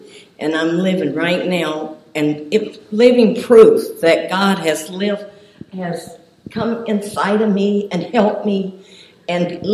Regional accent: Kentucky, United States; accent: southern; also born or lived in Florida / Louisiana; I know I have a southern accent because I'm originally from Kentucky, but I lived in Florida before I moved here.

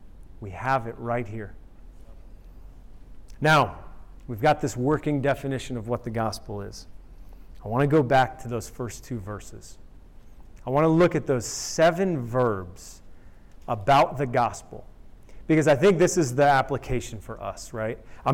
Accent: New York, United States; I'm from New York. We speak quickly.

